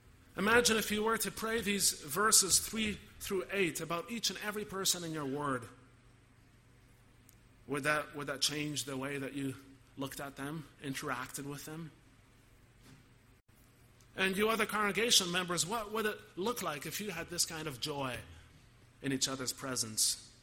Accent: Canada; Now we are Reformed. Many of us have at least a little bit of Dutch in our background, and on top of that, we're Canadian.

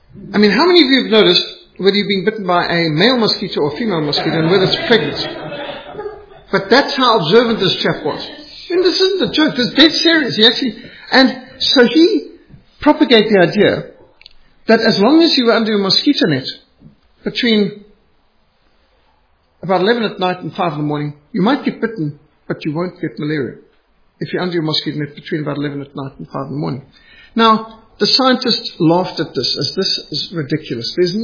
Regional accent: Zimbabwe; when I was growing up in Rhodesia

